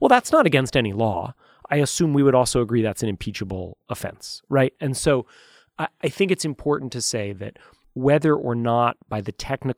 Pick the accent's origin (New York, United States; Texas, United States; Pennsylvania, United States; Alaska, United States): New York, United States; I lived in New York on September 11th, 2001. I'm a New Yorker. I lived in New York for much of his mayoralty.